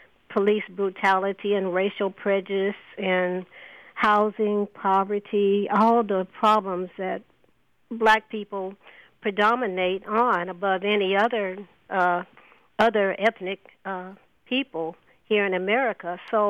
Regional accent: Houston, Texas, United States; I'm not familiar with him because I'm from Houston, born in Houston.

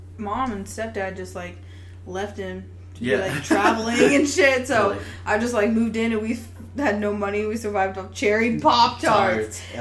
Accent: Coffeyville, Kansas, United States; "Where are you guys from?" And we said, "Oh, Kansas." And she was like, "Oh, I'm from Kansas."

